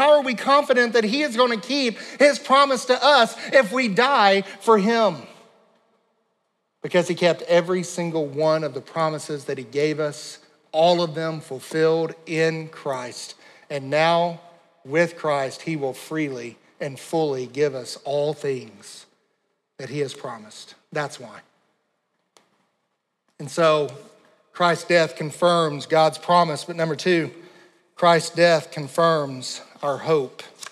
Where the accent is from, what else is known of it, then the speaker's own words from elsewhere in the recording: Pine Bluff, Arkansas, United States; born there; I was born in Pine Bluff, Arkansas. I would have never chosen that.